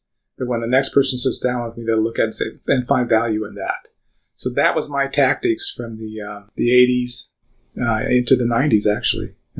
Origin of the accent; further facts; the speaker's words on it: San Diego, California, United States; I looked back when I was a kid growing up in San Diego, California.